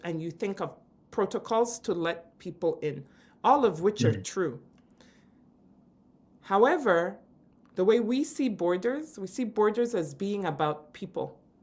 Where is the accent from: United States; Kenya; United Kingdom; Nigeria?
Nigeria; So I'm Nigerian. Obviously, Nigeria is a member of ECOWAS.